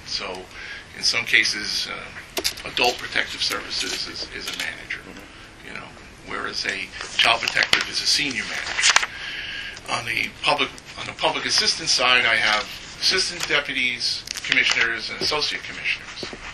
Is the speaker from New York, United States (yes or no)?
yes; Bronx, New York, United States; also born or lived in Yonkers, United States; Well, actually, I grew up in the Bronx, but I actually lived for a little while in Westchester. I lived in Yonkers, 530 Riverdale Avenue.